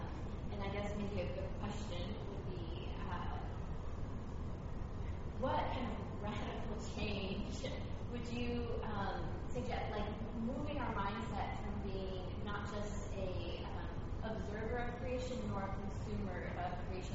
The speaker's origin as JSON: {"language": "English", "region": "California", "country": "United States", "said": "I'm from California."}